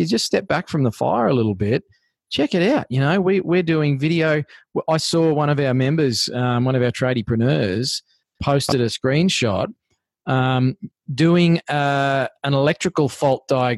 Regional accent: Australia; We are Australians. We're Australian made and owned. We're family businesses.

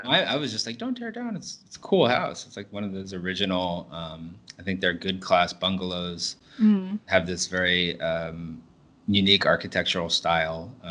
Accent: United States; now in Singapore; It's always for me, as an American and a foreigner living in Singapore, been so fascinating how fast the elections are

